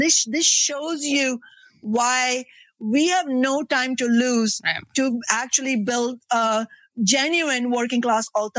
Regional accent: India; growing up in India

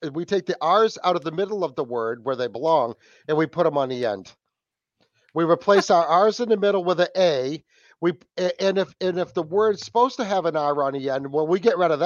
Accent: New England, United States; from New England, and the Wicked Planet Podcast.

